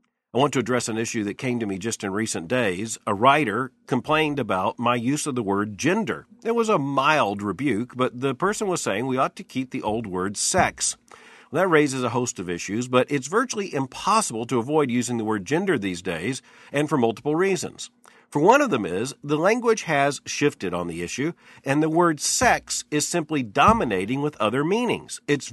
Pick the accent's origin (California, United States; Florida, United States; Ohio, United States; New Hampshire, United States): Florida, United States; My wife Mary and I grew up in South Florida as teenagers, where we heard Larry King back in the 1970s as a local radio celebrity.